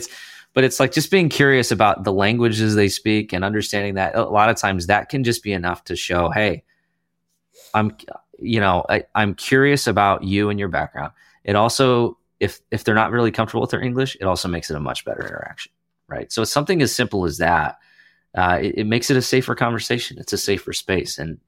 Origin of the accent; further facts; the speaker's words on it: United States; as an American, like I speak one, right?